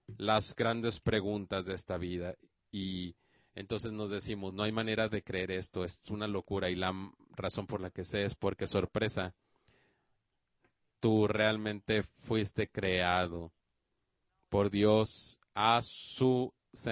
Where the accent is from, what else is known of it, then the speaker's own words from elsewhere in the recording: New York, United States; born there; Nací en Nueva York. Mi papá vino de Grecia y mi mamá de Alemania. Soy hijo de inmigrantes